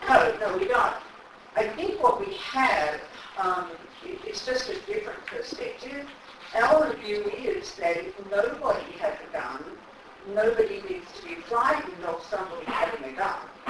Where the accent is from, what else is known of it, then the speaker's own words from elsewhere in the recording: Australia; I come from one of those countries on that chart that you had. I come from Australia.